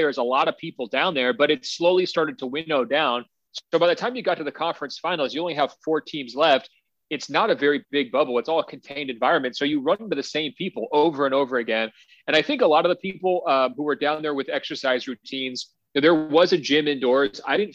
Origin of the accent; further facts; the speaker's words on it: Portland, Oregon, United States; I'm from the Portland area.